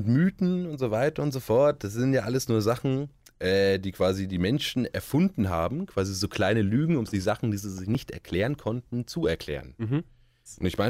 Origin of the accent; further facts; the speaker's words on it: Roth, Bavaria, Germany; now in Regensburg, Germany; weil in Nürnberg zum Beispiel oder in Roth, da wo ich herkomme, da machen halt die Läden um 8 Uhr auf.